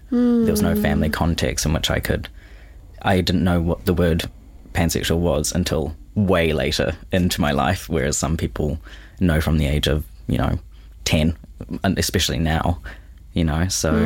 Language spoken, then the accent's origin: English; Auckland, New Zealand; So born and raised in Auckland. My parents are both English, London, Surrey, as far as I know. My family's kind of in Hamilton as well as in mainly out east in Auckland.